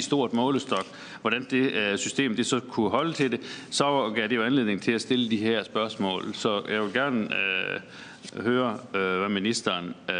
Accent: North Denmark Region, Denmark; Nu kommer jeg fra Nordjylland.

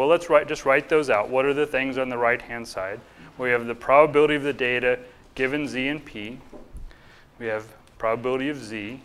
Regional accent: Germany; I grew up in Germany.

